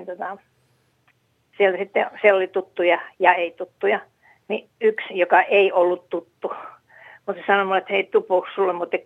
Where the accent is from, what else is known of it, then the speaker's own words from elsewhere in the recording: South Savo, Finland; kun mä oon Etelä-Savosta, niin kuin Mikkeli onkin Etelä-Savo.